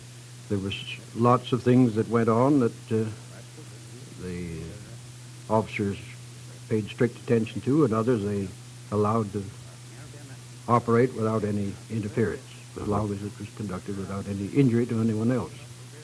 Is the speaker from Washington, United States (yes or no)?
yes; Washington, United States; also born or lived in Honolulu; now in Fairbanks, United States; I was born in the city of Honolulu, but reared in the state of Washington, King County.